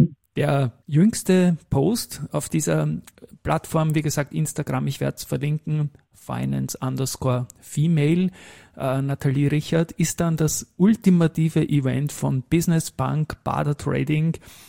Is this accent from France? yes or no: no; Austria; weil ich denke, bei uns in Österreich, und da komme ich halt her, sind weder Männer noch Frauen an der Börse aktiv